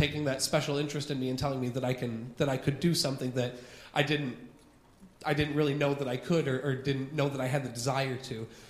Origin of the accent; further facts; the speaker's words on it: Sterling, United States; I grew up right here in Sterling. I lived in the same house my whole life, from the time I was born until I went to college.